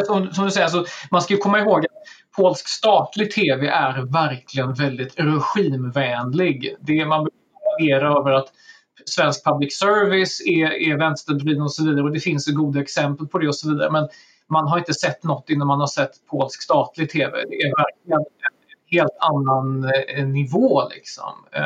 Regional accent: Sweden; Det är det som förvånar mig som svensk, liksom i bemärkelsen att det är den svenska offentligheten jag följer och som jag deltar i.

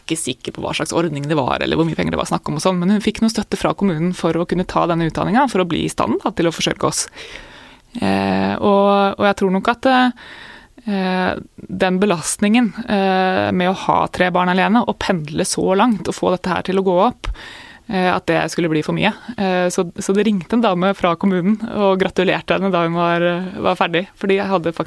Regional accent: Jevnaker, Innlandet, Norway; jeg vokste opp på Jevnaker, da, og startet på Jevnaker skole etter hvert

